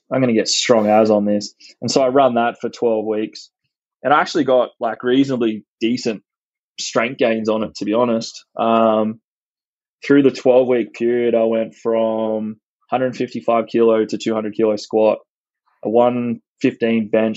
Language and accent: English; Townsville, Queensland, Australia; moved away as an adult; now in Gold Coast, Australia; like I grew up in Townsville and I moved out of Townsville. I think it was like 4 weeks after I graduated school. I just packed everything into my little Suzuki Swift and drove down to the Gold Coast.